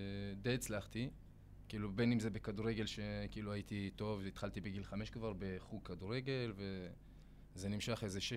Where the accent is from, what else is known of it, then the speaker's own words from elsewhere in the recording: Kfar Kama, Northern District, Israel; אני נולדתי בכפר קמה. גדלתי בכפר קמה, חונכתי בכפר קמה. וכמו שאמרת, למדתי בבית ספר כדורי בתיכון. עד כיתה ת' הייתי בכפר.